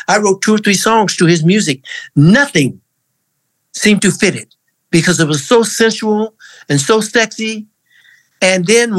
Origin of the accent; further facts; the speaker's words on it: Detroit, Michigan, United States; I came from Detroit where winter is brutal.